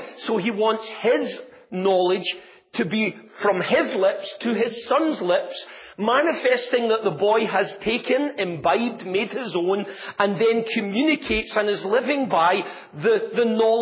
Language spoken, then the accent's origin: English; United Kingdom; I'm going to go to BBC, which, you know, as a Brit, I think is a credible news outlet.